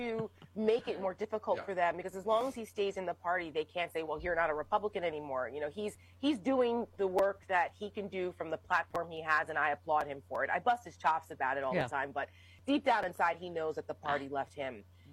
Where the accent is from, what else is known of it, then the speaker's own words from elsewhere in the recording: New Jersey, United States; I'm from Jersey. I grew up there